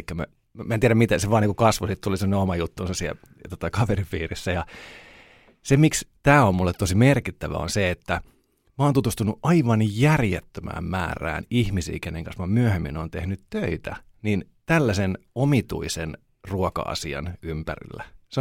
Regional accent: Turku, Southwest Finland, Finland; Mä tuun Turusta

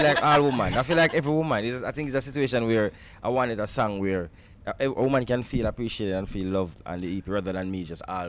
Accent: Jamaica; as a Jamaican kid growing up in Jamaica

